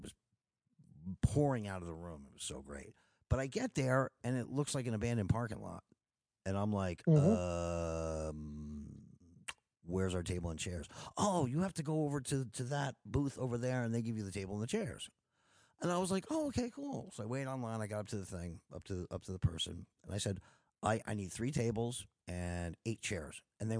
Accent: Montclair, New Jersey, United States; And I'm a New Yorker. I grew up in Jersey, 12 minutes, and I grew up in Montclair, New Jersey, right on the other side of the Lincoln Tunnel, you know?

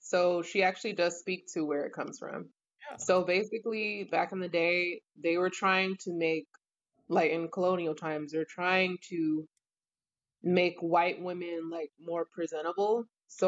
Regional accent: United States; Well, I'm from America. That's just how I feel.

